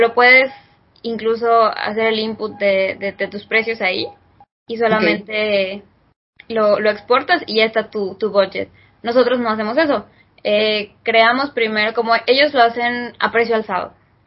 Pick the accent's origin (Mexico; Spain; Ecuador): Mexico; siendo mexicana en estas épocas